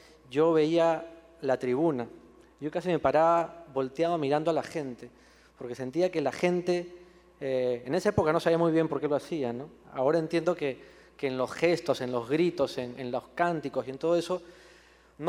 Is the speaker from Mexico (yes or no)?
no; Peru; Y como peruano, pues, me siento como un equipo de barrio